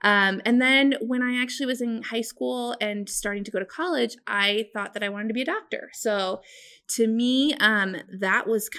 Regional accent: Lincoln, Nebraska, United States; I'm actually from Lincoln, born and raised. So I went to school here, born in Lincoln, went all the way to school here

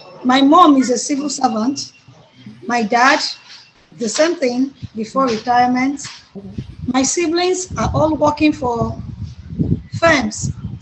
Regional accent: Imo, Nigeria; I am from Imo State, precisely Imo State, Nigeria.

